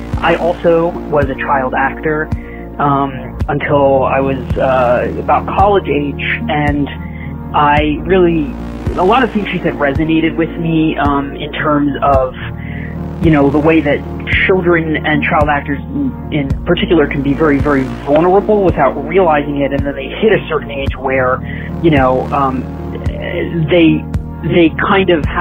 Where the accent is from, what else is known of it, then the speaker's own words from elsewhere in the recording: Los Angeles, California, United States; I'm in L.A. I was raised in the Valley, actually, 81880.